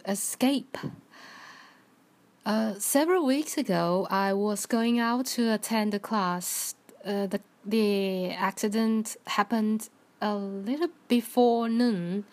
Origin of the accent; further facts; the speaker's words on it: Taiwan; English is a second language; from Taiwan. First of all, today is Teacher's Day in Taiwan.